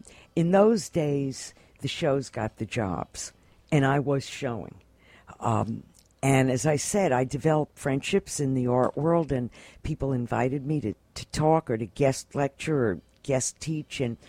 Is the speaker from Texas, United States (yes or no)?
no; New York, United States; I mean, this is the way I grew up, and that's the way I always lived. And that's, you know, for me, I mean, I'm a New Yorker.